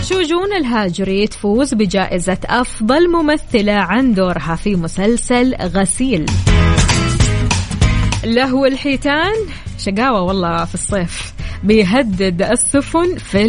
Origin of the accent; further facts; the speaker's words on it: Kuwait; أهديها لديرتي الكويت